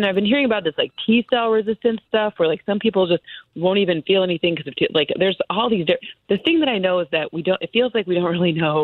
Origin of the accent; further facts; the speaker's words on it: Michigan, United States; remember that I'm from Michigan and the sympathy goes away.